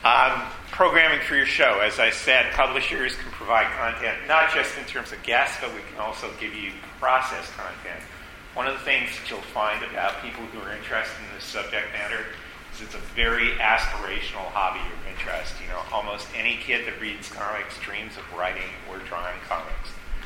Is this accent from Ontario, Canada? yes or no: yes; Ottawa, Ontario, Canada; I grew up in Ottawa. I went to school just down the road.